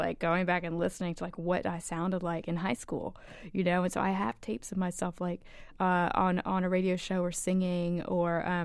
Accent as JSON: {"language": "English", "region": "Virginia", "country": "United States", "tie": "born or raised there", "accent": "Southern", "said": "And they moved to this little town in Virginia. And they were always the Yankees."}